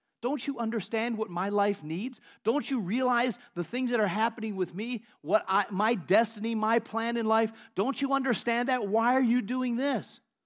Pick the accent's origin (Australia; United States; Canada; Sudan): United States; I'm an American. I live in America, where all the Americans are. In America. I'm an American.